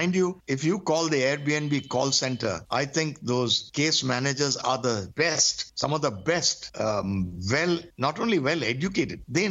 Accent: Kerala, India; I'm from Kerala.

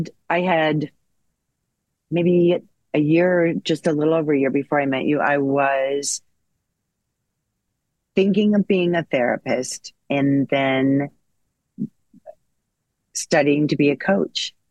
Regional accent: Indianapolis, Indiana, United States; Well, I mean, it was never said, but I am from Indianapolis, Indiana.

